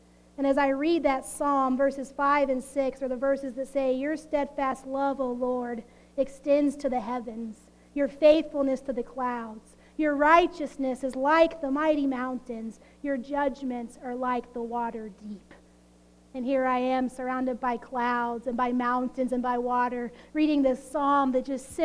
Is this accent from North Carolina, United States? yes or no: no; Texas, United States; And I'm from Texas. I'm still learning these things.